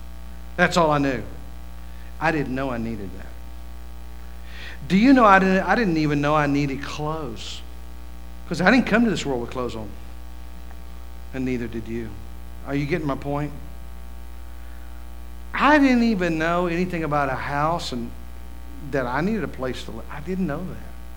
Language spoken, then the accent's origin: English; West Virginia, United States; My plan was that I was going to reach my community in my hometown where I grew up in West Virginia.